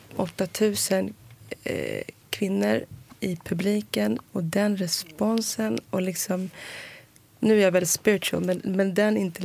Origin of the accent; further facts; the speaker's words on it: Morocco; Man tittar man på där jag kommer från som är marokkan